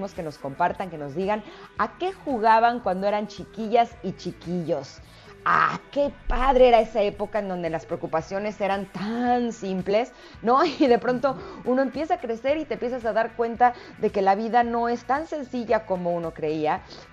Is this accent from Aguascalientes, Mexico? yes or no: no; Mexico City, Mexico; born there; Yo nací en la Ciudad de México y aquí pues no era como tan sencillo.